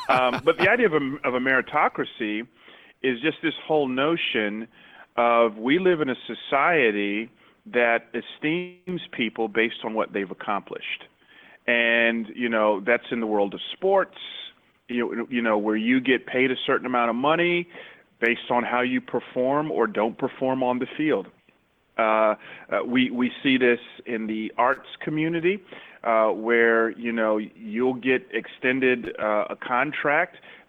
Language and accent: English; Atlanta, Georgia, United States; I grew up in the Bible Belt in Atlanta